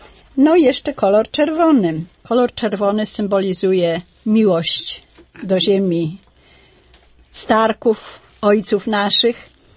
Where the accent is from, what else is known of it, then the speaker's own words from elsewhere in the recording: Pomeranian Voivodeship, Poland; Tak, jestem rodowitą Kaszubką.